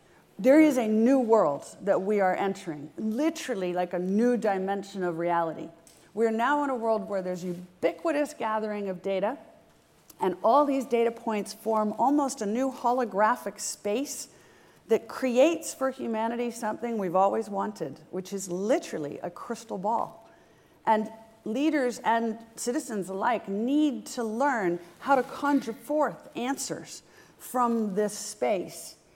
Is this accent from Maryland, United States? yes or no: no; California, United States; I grew up surfing in California